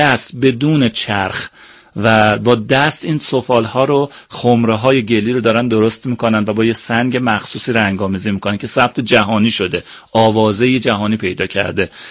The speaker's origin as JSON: {"language": "Persian", "country": "Iran", "tie": "born or raised there", "said": "ایران برای من یک سرمایه، یک ثروت و یک عشق است. من در ایران متولد شدم، در ایران زیستم و قطعا نام ایران همیشه برای من یک پرچم مقدس است."}